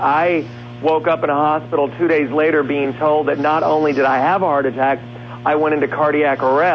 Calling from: Philadelphia, Pennsylvania, United States; I'm in Philadelphia, Pennsylvania today.

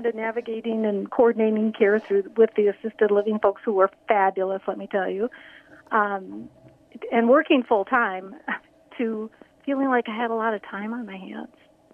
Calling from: Ely, Minnesota, United States; I am on the shores of Fall Lake, just outside of Ely, Minnesota right now.

